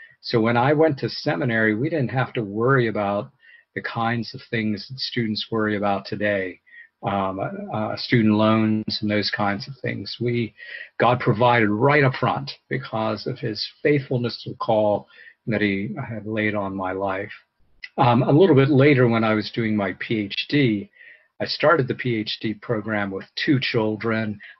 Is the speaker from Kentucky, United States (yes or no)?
no; Pennsylvania, United States; Pennsylvania. I was away from the area at that time. All of you know, or many of you know, this is my hometown.